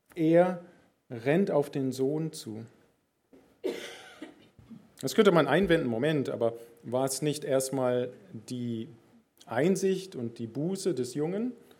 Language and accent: German; Philippines; Ich bin auf den Philippinen aufgewachsen, das ist auch so eine Schamkultur.